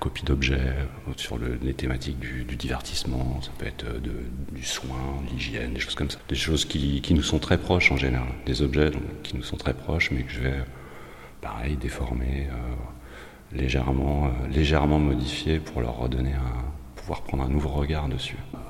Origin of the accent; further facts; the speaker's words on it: Nantes, Pays de la Loire, France; J'habite Cholet et je suis originaire de la région où je suis né à Nantes il y a 48 ans de ça.